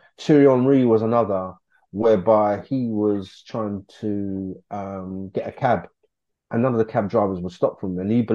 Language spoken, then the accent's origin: English; Hackney, London, United Kingdom; born there; I mean, I was born in Hackney, East London.